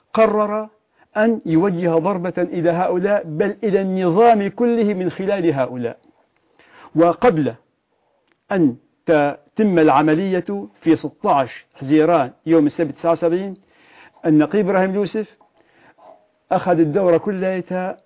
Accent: Maarat al-Numan, Idlib Governorate, Syria; درست من معارة النعمان، درست الابتدائي في قريتنا، ثم ذهبت إلى معهد الإمام النووي في معارة نعمان ودرست 5 سنوات، ثم انتقلت إلى دمشق

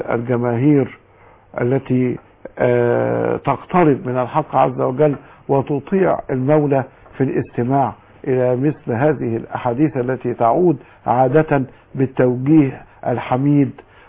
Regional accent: Egypt; انا اتحدث عن بلدنا مصر

